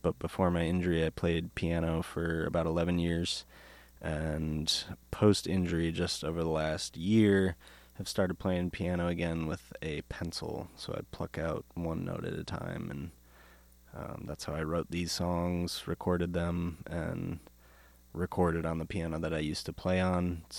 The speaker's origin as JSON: {"language": "English", "town": "Minneapolis", "region": "Minnesota", "country": "United States", "said": "I'm from South Minneapolis, more specifically the Central Powderhorn neighborhood area. It's known for Powderhorn Park, May Day, lots of taco places."}